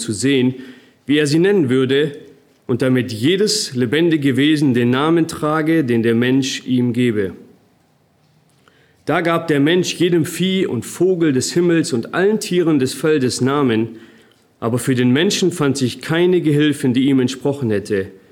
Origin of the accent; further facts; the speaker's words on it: Germany; Und wir als Deutsche, wir lieben